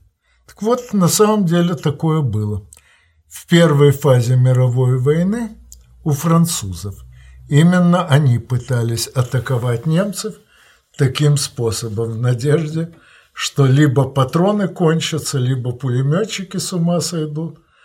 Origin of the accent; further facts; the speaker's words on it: Odesa, Odesa Oblast, Ukraine; now in Moscow, Russia; Я перебрался из моей родной Одессы в Москву на 4-м году независимости Украины